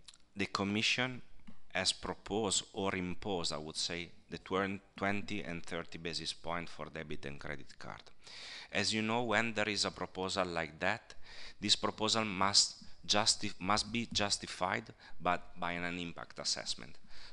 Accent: Italy; but I know because I'm coming from Italy.

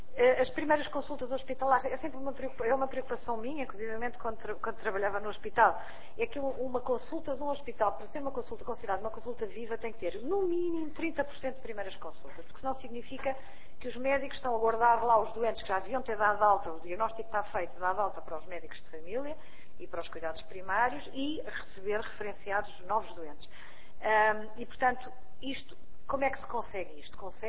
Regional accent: Portugal; nós também somos portugueses

